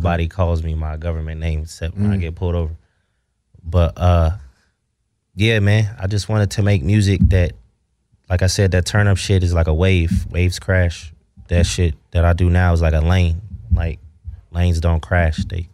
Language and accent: English; Ohio, United States; And I'm from Ohio where it's segregated, where like a black kid in a white neighborhood, you know what I mean?